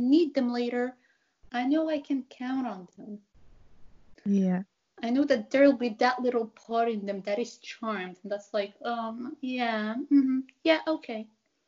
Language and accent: English; Casablanca, Casablanca-Settat, Morocco; all people born in my city, and we come from Casablanca, it's a huge city with millions of people who live there.